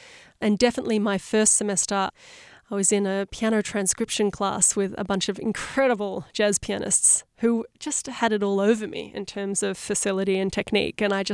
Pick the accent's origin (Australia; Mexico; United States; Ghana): Australia; because I'm Australian, Australia's just a little bit far away.